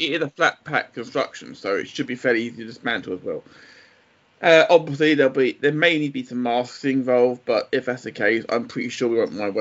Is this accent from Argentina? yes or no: no; Clacton, East of England, United Kingdom; I'm not going to pass judgment on someone's hometown when my own hometown has got a song called